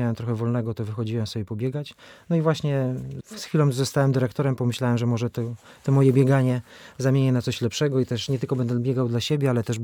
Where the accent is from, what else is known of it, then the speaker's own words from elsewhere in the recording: West Pomeranian Voivodeship, Poland; Ja pochodzę też tutaj nie z Opolszczyzny, tylko z województwa zachodniopomorskiego.